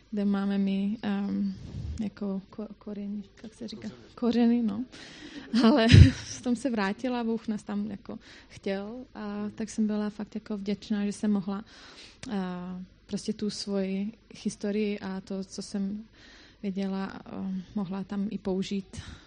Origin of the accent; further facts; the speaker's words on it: Croatia; Czech is a second language; jsem z Chorvatska a moje čeština není dokonalá, tak já se omlouvám za chyby